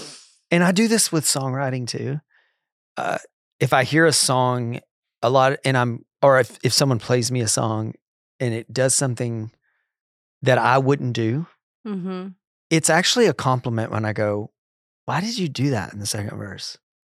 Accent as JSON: {"language": "English", "region": "Texas", "country": "United States", "said": "And look, I'm from Texas."}